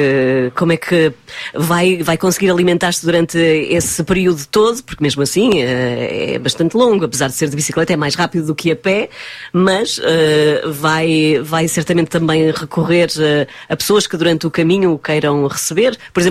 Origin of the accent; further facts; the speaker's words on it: Morsang-sur-Orge, Île-de-France, France; Eu sou de Morçon-sur-Orge, mas trabalho em Viry e Châtillon.